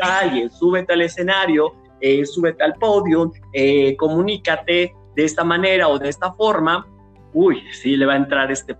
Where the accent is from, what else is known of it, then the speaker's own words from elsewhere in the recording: Papantla, Veracruz, Mexico; soy un orgulloso y enamorado de mi tierra, de Papantla, Veracruz